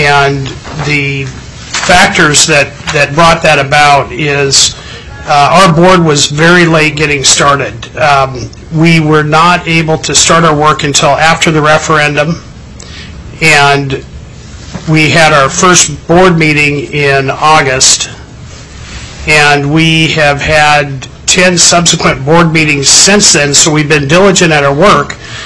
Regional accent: Fairbanks, Alaska, United States; now in Palmer, United States; I was born and raised in Fairbanks. I currently reside in Palmer.

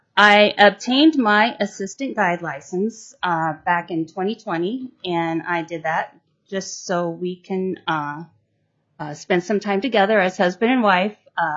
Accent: Iowa, United States; now in Alaska, United States; I am originally from Iowa, and I grew up, my father hunted to put meat on the table.

